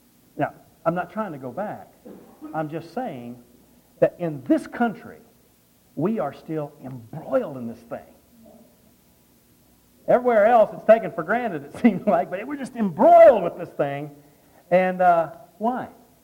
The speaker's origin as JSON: {"language": "English", "region": "the South", "country": "United States", "said": "most of you may have probably already figured out that I'm from the South."}